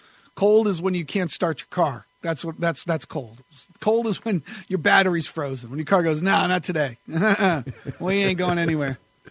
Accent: New Hampshire, United States; I grew up in New Hampshire, so I know cold.

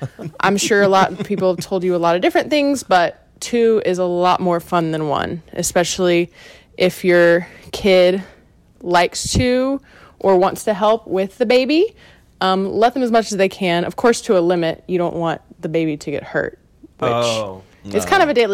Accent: Texas, United States; since I was born and raised in Texas and I've never lived anywhere else. So hook 'em horns and OU sucks.

